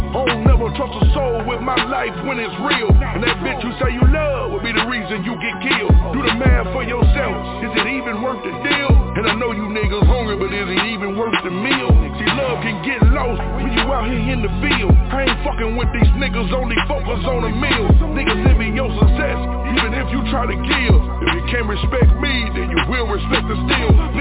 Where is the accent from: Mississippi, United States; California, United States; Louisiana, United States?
Mississippi, United States; now in Minnesota, United States; I'm from Mississippi, but I moved up here to Minnesota back in 2005.